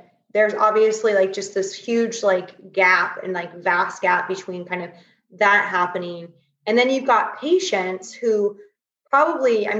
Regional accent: United States; just through my own experience growing up in the United States, with kind of healthcare, the doctors that I had

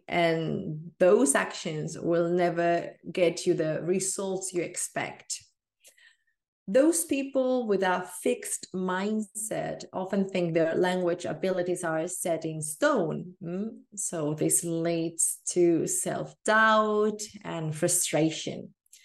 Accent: southern Spain, Spain; I'm from Spain, from the south of Spain, to be more precise.

